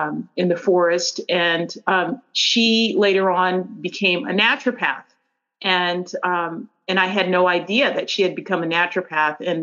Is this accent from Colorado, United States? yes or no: no; Brooklyn, New York, United States; also born or lived in Washington, D.C.; so I grew up in primarily on the East Coast in Washington, D.C., in New York, mainly in Brooklyn, New York.